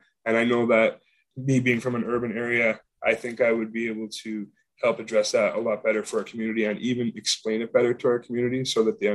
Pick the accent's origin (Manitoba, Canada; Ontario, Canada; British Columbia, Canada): Manitoba, Canada; Winnipeg; I grew up in Winnipeg in one of the poorest neighborhoods in Canada, which was the most violent neighborhood in North America for 10 years running through my childhood.